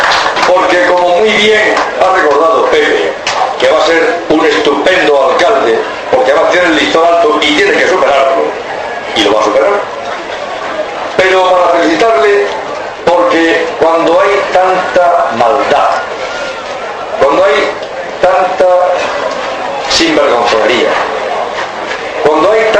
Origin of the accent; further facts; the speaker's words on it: Spain; somos españoles. Nos sentimos españoles y queremos España.